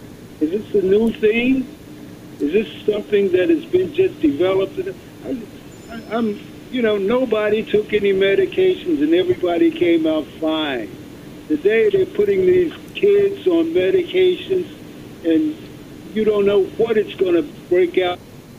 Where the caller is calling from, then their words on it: Brooklyn, New York, United States; I'm calling from Brooklyn.